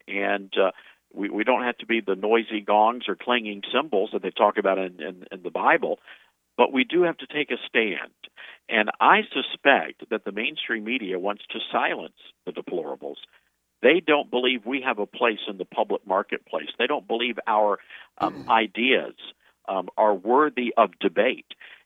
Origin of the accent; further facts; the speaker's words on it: the South, United States; You see, I grew up in the South, so I just assumed everything that I say they think is racist.